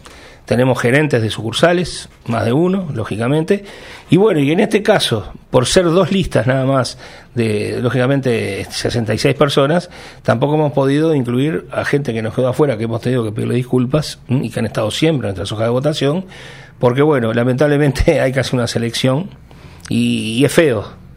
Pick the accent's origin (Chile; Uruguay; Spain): Uruguay; Montevideo; los que somos capitalinos, yo soy montevideano cerrado